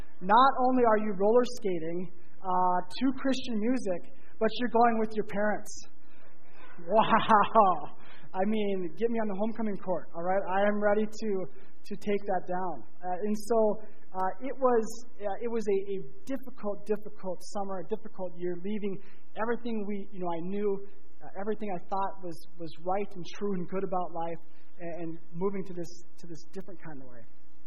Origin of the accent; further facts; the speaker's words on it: Grand Forks, North Dakota, United States; I grew up in Grand Forks, North Dakota, which is about an hour north.